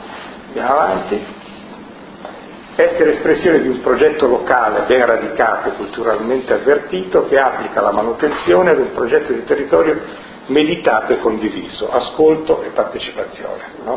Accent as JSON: {"language": "Italian", "town": "Garessio", "region": "Piedmont", "country": "Italy", "tie": "born there", "said": "nel mio paese dove sono nato, Garessio"}